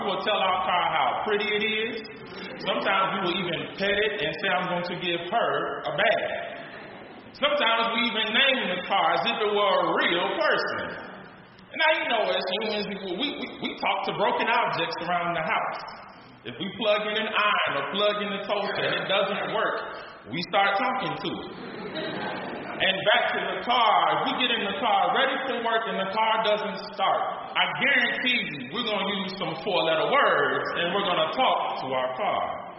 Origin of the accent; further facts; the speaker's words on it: Chicago, Illinois, United States; When I was growing up in Chicago, I remember my parents taking me to church